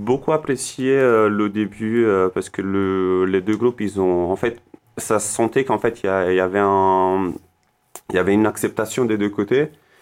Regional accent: Romania; French is a second language; now in France; Bah, moi, je viens de Roumanie. Je suis en France depuis 2013. Je suis arrivé en France pour le handball

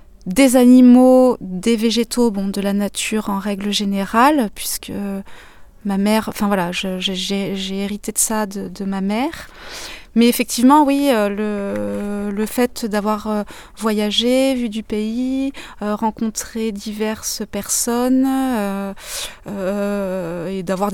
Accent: Saumur, Pays de la Loire, France; also born or lived in Villeneuve-Saint-Georges; Je suis née à Villeneuve-Saint-Georges dans le 94. Bon, au final, j'y ai fait que naître. Et sinon, j'ai vécu toute mon enfance dans le Maine-et-Loire sur Saumur.

